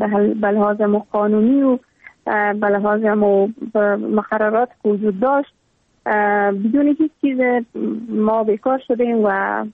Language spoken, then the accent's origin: Persian; Afghanistan; ما در دامن جنگ زاده شدیم، اما تو در جنگ کلان شدیم